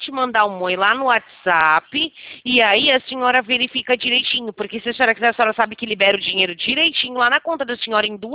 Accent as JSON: {"language": "Portuguese", "town": "Americana", "region": "São Paulo", "country": "Brazil", "said": "eu sou de Americana"}